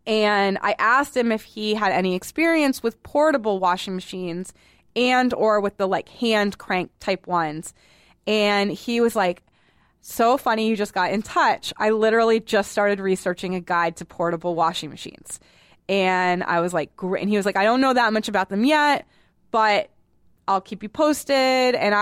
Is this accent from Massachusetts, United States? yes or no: yes; Boston, Massachusetts, United States; going home to Boston every year. I'm from Boston.